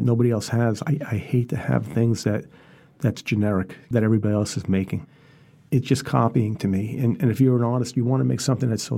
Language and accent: English; Queens, New York, United States; You know, I was, you know, the way I grew up, I grew up in Queens, so when I grew up, it was a different kind of atmosphere.